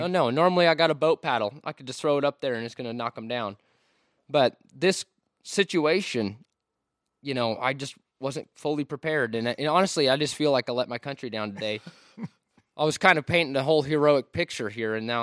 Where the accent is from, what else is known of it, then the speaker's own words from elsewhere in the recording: Washington, United States; I'm from Washington State.